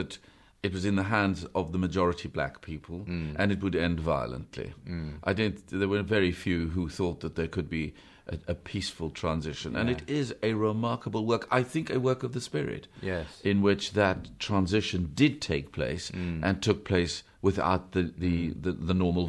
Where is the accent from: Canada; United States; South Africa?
South Africa; we were raised in South Africa, which is where I came from. In a sort of Catholic family